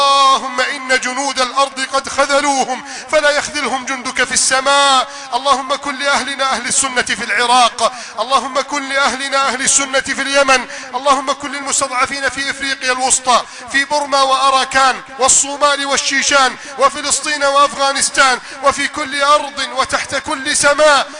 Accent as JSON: {"language": "Arabic", "country": "Egypt", "said": "اللهم احفظ بلدنا مصر"}